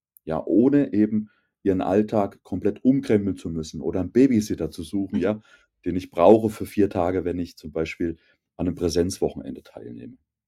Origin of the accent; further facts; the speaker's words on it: Thuringia, Germany; ich bin in Wäldern Thürings aufgewachsen